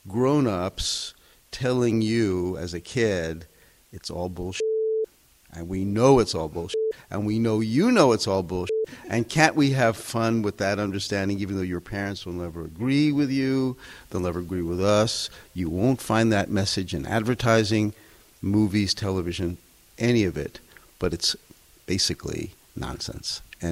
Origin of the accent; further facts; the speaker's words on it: Brooklyn, New York, United States; But I grew up in Brooklyn, and we had candy stores.